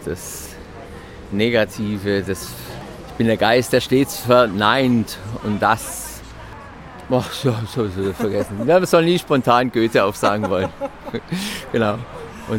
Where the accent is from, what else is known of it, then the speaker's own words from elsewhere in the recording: Schorndorf, Baden-Württemberg, Germany; moved away as an adult; Ja, ich komme aus dem Ländle, aus Schorndorf bei Stuttgart, wo auch der Erfinder des Automobils, Gottlieb Daimler, herstammt. Genau, 1972 zum Studium bin ich hierher gekommen und hier dann geblieben.